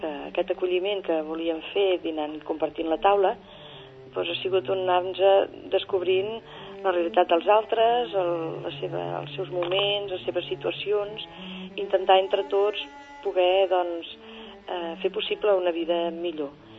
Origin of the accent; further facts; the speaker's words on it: Granollers, Catalonia, Spain; de Granollers